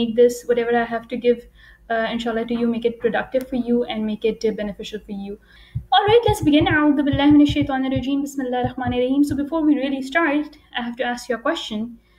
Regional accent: Pakistan; now in Dammam, Saudi Arabia; I am joining you guys from Dammam, Saudi Arabia. Originally, I'm from Pakistan, but I'm living with my husband and two children here in Saudi Arabia.

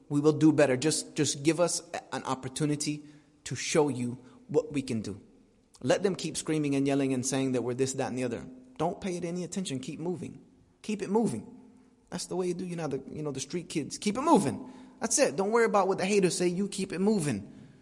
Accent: United States; accent: American; my bloody American accent was so horrible

